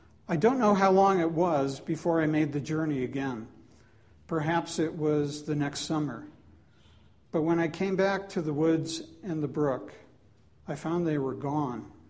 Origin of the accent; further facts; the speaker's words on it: Wheaton, Maryland, United States; also born or lived in Washington, D.C.; I was born in 1951 in Washington, D.C. When I was a young boy, my family lived in a new subdivision in Wheaton, Maryland.